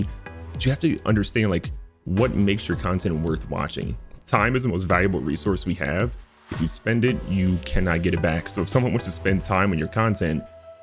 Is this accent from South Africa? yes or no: no; Luray, Virginia, United States; Yeah, so I grew up in a really small town. It's called Luray, Virginia.